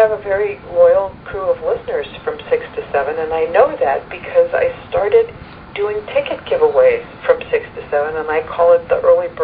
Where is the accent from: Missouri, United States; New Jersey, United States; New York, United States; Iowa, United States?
New York, United States; New York City; I grew up in New York like you did.